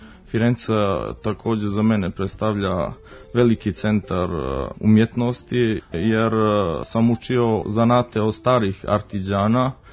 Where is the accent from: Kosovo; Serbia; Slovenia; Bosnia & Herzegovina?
Serbia; Prijepolje, Zlatibor District; born there; Rođen sam u Prijepolju 1986. godine, relativno mlad umjetnik. Završio akademiju u Beogradu koja je trajala 5 godina, fakultet primijenjenih umjetnosti